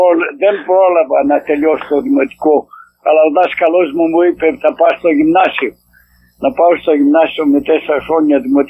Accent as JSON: {"language": "Greek", "town": "Avgerinos", "region": "Western Macedonia", "country": "Greece", "tie": "born there", "said": "Γεννήθηκα στον Αυγερινό Κοζάνης."}